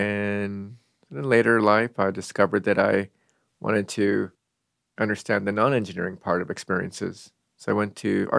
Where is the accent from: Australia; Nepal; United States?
United States; Seattle, Washington; I grew up in Seattle.